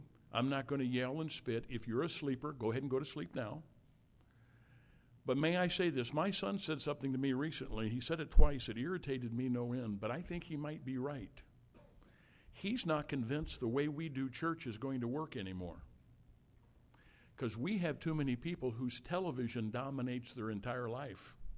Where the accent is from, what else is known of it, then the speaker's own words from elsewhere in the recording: Illinois, United States; When I was a boy growing up in Southern Illinois, I grew up very close to Southern Illinois University.